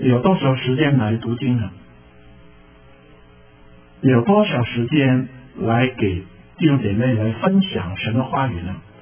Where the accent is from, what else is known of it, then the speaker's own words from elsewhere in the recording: Hong Kong; Chinese is a second language; 有一种的男子啊，我们香港人叫的烧鸡